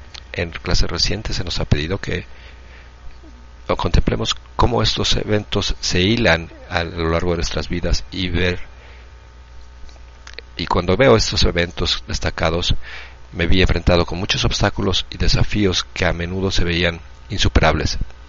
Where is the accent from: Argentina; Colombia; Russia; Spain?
Russia; Spanish is a second language; soy de Rusia, quiero compartir mi experiencia de un proyecto en este verano